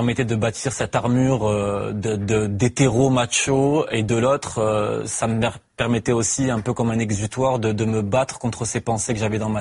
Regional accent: Aix-en-Provence, Provence-Alpes-Côte d'Azur, France; je suis originaire d'Aix-en-Provence.

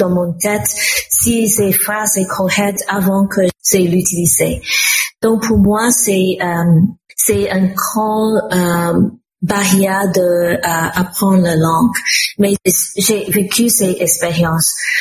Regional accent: Hong Kong; French is a second language; Je suis née à Hong Kong et j'ai grandi à Hong Kong, donc c'est une période quand Hong Kong était une colonie britannique. Donc j'ai reçu mes éducations en anglais.

